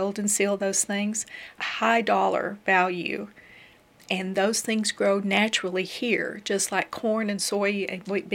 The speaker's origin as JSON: {"language": "English", "region": "Appalachia", "country": "United States", "tie": "born or raised there", "said": "I'm from the Appalachian Mountains. Grew up in a small coal mining town."}